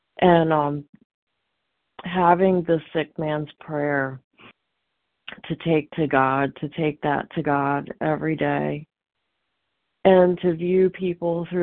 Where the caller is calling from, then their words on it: Virginia, United States; from Virginia.